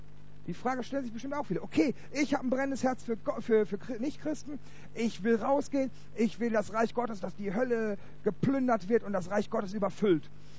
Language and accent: German; Ennepetal, North Rhine-Westphalia, Germany; ich komme aus Ennepetal. Ennepetal ist eine Stadt, wo es irgendwie für 40.000 Einwohner und knapp 18 Gemeinden gibt.